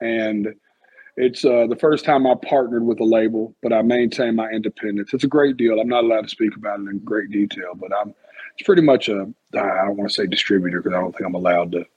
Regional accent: Nashville, Tennessee, United States; I'm so ingrained in the country culture and I'm so from Nashville, Tennessee that even though people would think I wouldn't belong there, I do.

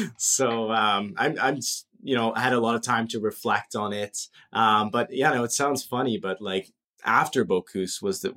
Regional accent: Kitchener, Ontario, Canada; I came from Kitchener-Waterloo, and my mother's side's German

